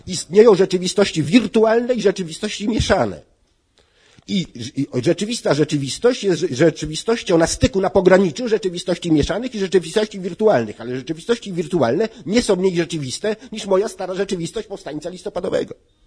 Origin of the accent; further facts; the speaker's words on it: France; Jako Francuz mogę to powiedzieć.